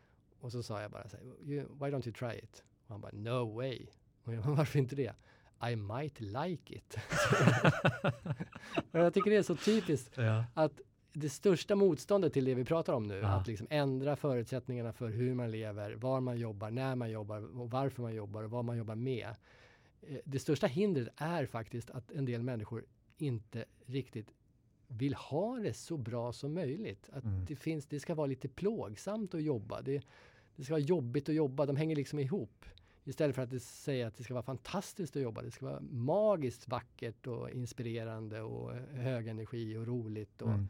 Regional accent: Sweden; Men då förklarade jag för henne att jag är svensk så jag har 5 veckors semester.

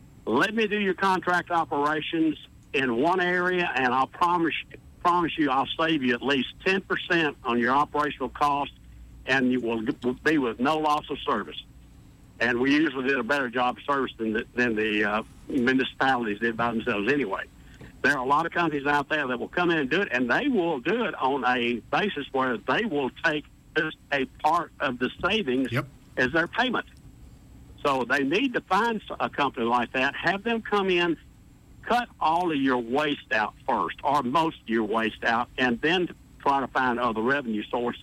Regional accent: Montgomery, Alabama, United States; except I was born and raised in Montgomery, and I hate to see it going to the pot.

